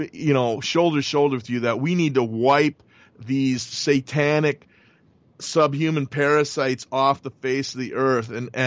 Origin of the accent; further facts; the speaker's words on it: Milwaukee, Wisconsin, United States; I'm born and raised in the Midwest, Milwaukee, Wisconsin.